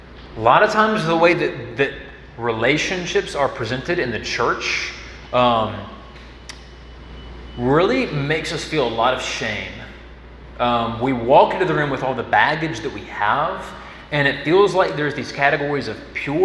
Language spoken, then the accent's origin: English; Jackson, Mississippi, United States; some of y'all already know, I'm from Jackson, Mississippi. There's a lot of great things to come from Jackson, Mississippi.